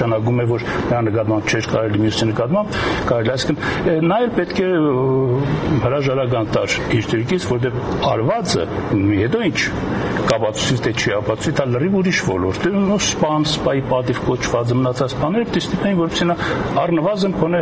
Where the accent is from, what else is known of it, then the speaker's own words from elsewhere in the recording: Gyumri, Shirak, Armenia; Ես որպես գյումրեցի գիտեմ